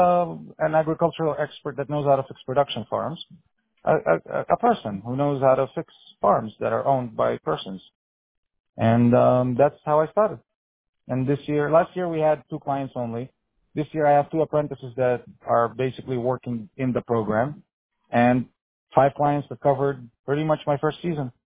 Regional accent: Beirut, Beirut Governorate, Lebanon; I'm from Beirut. You guys have colorful bagels. Like, I actually got stabbed in school on recess.

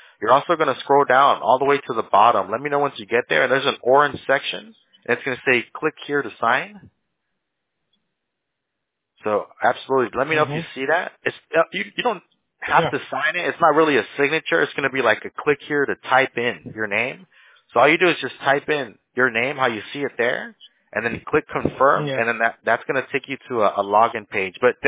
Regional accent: United States; born there; So I was born here in the States, but you know, that's where yeah, that's where I get the Spanish from.

